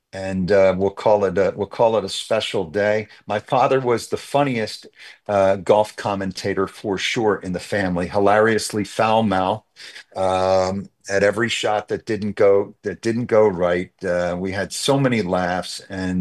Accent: Pennsylvania, United States; Western PA to where I grew up in Southeastern PA.

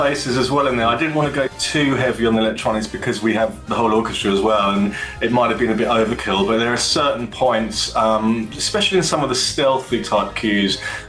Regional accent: South East England, United Kingdom; I grew up not in London, but not far from London in the home counties.

